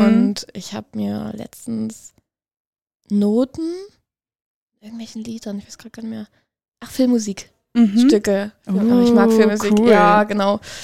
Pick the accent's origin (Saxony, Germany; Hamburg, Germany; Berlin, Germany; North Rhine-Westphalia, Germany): Saxony, Germany; Dresden; Ich komme ursprünglich aus Dresden. Oder aus der Nähe von Dresden. Eigentlich bin ich vom Dorf aufgewachsen.